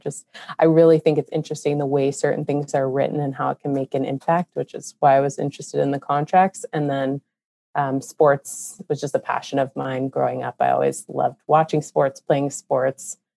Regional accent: Pittsburgh, Pennsylvania, United States; You know, this is my hometown. Pittsburgh is where I grew up. I grew up watching the Penguins.

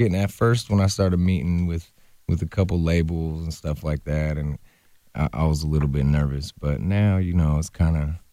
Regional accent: Fresno, California, United States; Yeah, I was born and raised in Fresno.

